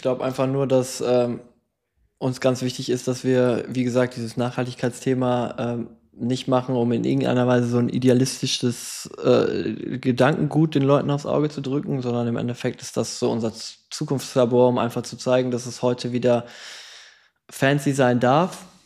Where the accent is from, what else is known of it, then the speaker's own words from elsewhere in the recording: Belgium; Belgien, ich komme aus Belgien.